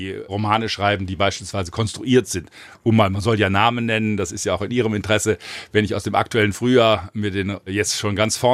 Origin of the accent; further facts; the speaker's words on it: Heilbronn, Baden-Württemberg, Germany; über meine Kindheit und Jugend in Heilbronn, 60er, 70er Jahre geschrieben.